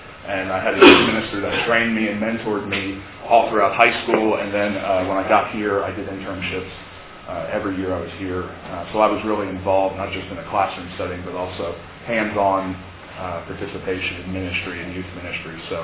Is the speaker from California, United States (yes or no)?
no; Delaware, United States; I'm the youth and worship minister at the Newark Church of Christ in Newark, Delaware. I'm from Delaware.